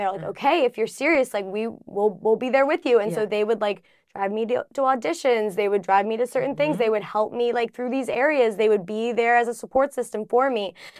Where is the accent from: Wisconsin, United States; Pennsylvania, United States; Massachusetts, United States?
Pennsylvania, United States; I grew up in Pennsylvania in the middle of nowhere, in between the Amish country and Philly. Again, middle of nowhere farmland.